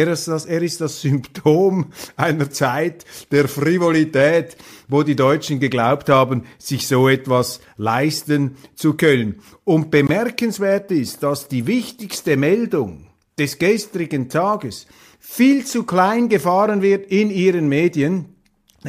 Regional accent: Switzerland; Meine Damen und Herren, ich bin enttäuscht als Schweizer, dass Sie das zugelassen haben.

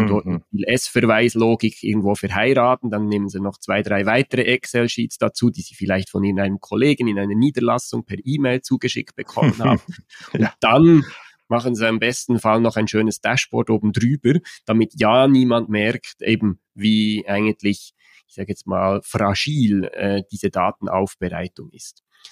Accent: Switzerland; Ihr hört's, ich komme aus der Schweiz.

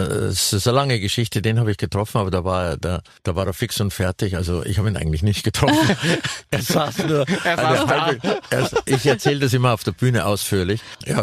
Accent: Austria; Ich bin in Österreich aufgewachsen.

